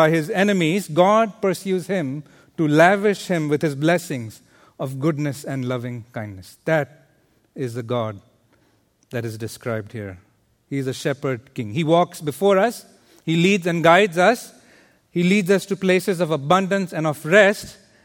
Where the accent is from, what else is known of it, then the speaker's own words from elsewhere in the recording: India; Growing up in India, I never imagined that one day I'll be here serving in ministry.